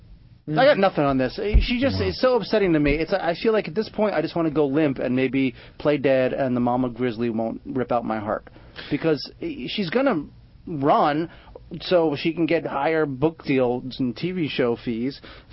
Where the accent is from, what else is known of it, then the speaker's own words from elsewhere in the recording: Springfield, Massachusetts, United States; She caused, my hometown area, Springfield, Massachusetts.